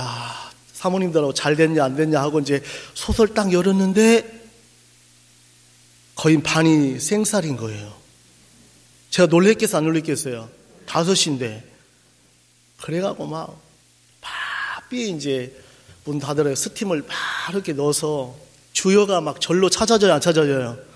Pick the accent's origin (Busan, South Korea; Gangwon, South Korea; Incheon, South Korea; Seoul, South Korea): Gangwon, South Korea; Taebaek; 저는 이제 여러분 태백에서 왔어요.